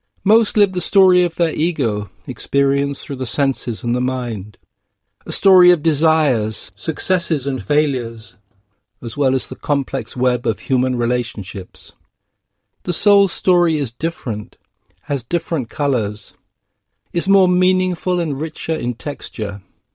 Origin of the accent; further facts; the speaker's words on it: London, United Kingdom; now in United States; I grew up in London, walked its city streets in my teenage years, and later moved to a small town on the California coast.